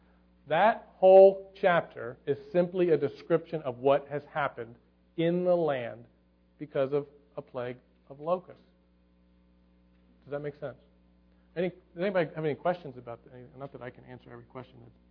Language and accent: English; Pennsylvania, United States; When I grew up in Pennsylvania, and we lived out in the country, and when I was growing up, it's not like this anymore, but we didn't really have any tall trees